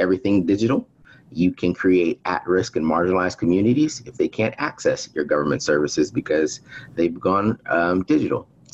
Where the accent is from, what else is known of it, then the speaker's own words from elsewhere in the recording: Texas, United States; now in Washington, D.C., United States; I'm originally from Texas, but I call Washington, D.C. home.